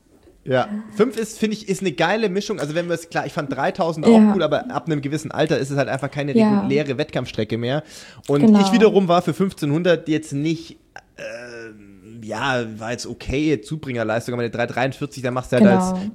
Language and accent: German; Sindelfingen, Baden-Württemberg, Germany; now in Bavaria, Germany; bevor ich irgendwann nach Bayern kam, nach Ringsburg, bin ich in Sindelfingen aufgewachsen.